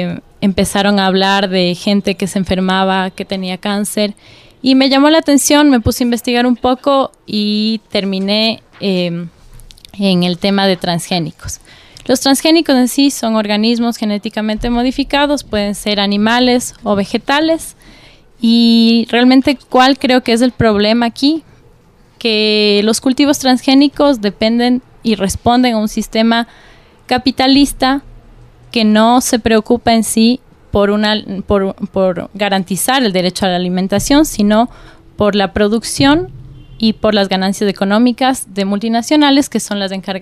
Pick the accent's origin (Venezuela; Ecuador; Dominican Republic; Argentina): Ecuador; Bolívar; porque yo nací en una zona agrícola, vengo de la provincia de Bolívar